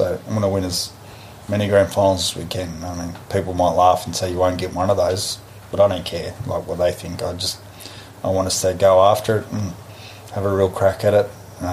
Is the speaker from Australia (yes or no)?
yes; Australia; I mean, I'm an Australian.